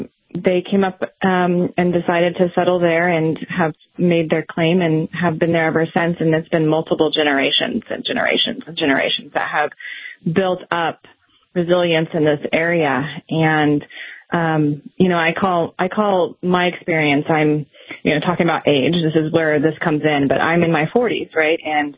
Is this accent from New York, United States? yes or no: no; Missouri, United States; there's a lot different opportunities here than they were in my hometown in southwest Missouri.